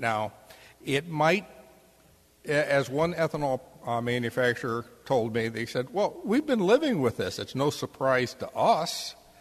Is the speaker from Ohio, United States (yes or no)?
yes; Cleveland, Ohio, United States; the Cuyahoga River, for one, in my hometown of Cleveland.